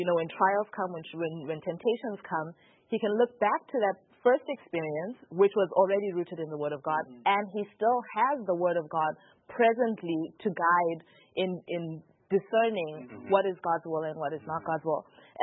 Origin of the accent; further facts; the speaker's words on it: Zimbabwe; I'm from Zimbabwe